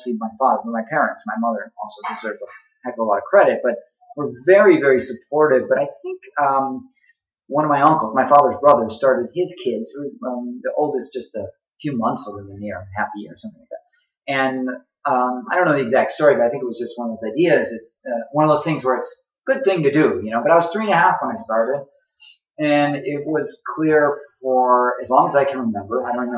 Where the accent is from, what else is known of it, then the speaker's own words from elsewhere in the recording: Illinois, United States; South suburbs of Chicago.